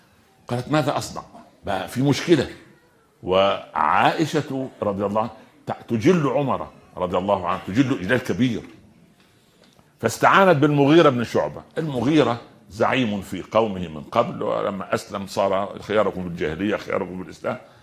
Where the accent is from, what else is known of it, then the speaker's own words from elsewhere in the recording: Egypt; في مثل عندنا في مصر جميل يقول انا غنية واحب الهدية